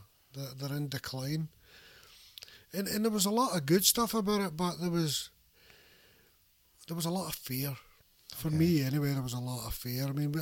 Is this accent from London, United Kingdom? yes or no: no; Glasgow, Scotland, United Kingdom; I grew up, we called them schemes. That's what the housing estates were called. They're called schemes.